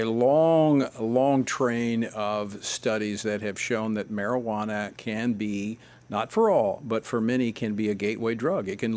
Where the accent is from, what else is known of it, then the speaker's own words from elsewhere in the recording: Oklahoma, United States; I grew up in Oklahoma, so I understand about that common sense.